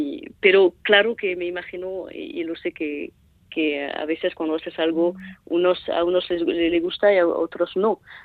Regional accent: Saint-Palais, Nouvelle-Aquitaine, France; born there; Spanish is a second language; Nací en Saint-Palais, en Donapaleun

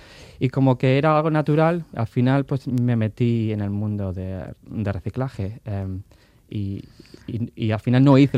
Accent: Bilbao, Basque Country, Spain; also born or lived in Wales; De Bilbao, soy de Bilbao, pero me gustaba ir de pequeño a Abadiño.

